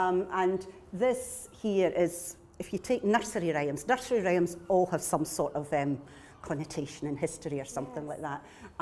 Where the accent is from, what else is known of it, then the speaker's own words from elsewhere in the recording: Glasgow, Scotland, United Kingdom; accent: Scottish; now in Linlithgow, United Kingdom; I have lived here in Linlithgow for in the area for 25 years. I'm originally from Glasgow. So I'm a very proud Glaswegian, but my mother's heritage is from the Outer Hebrides, so I have a grand Gaelic Highland ancestry heritage as well. So I'm Scottish through and through.